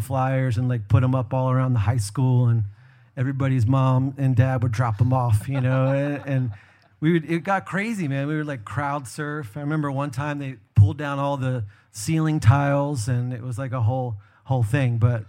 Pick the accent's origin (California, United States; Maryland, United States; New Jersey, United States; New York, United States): Maryland, United States; I grew up in Maryland, actually, in southern Maryland.